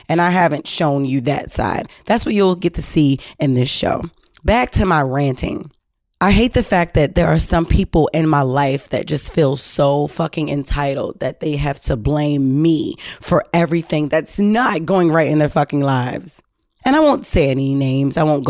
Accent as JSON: {"language": "English", "town": "Baltimore", "region": "Maryland", "country": "United States", "said": "We're both from Baltimore City. I've known this guy for at least 5+ years."}